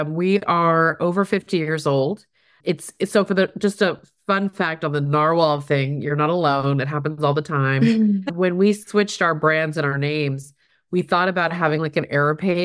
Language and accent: English; Houston, Texas, United States; also born or lived in Berkeley; So I'm from Texas. So that's probably a big explanation. You know, my parents immigrated to this country in the late 60s. And I grew up mostly in the Houston, Texas region.